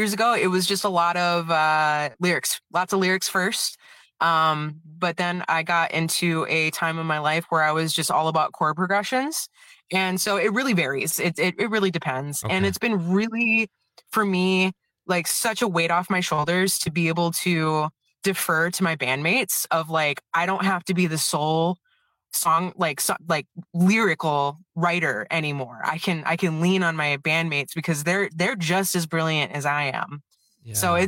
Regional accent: Janesville, Wisconsin, United States; So I am from the Janesville, Wisconsin area

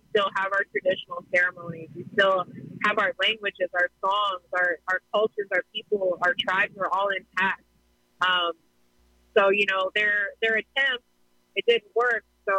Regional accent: Ames, Iowa, United States; I'm an Ames baby. I grew up in Ames. You know, my parents were in Ames.

